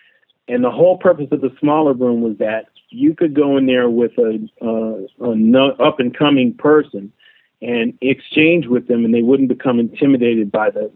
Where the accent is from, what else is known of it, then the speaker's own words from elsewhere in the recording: California, United States; I'm from California, so I'd never seen snow drifts as high as the building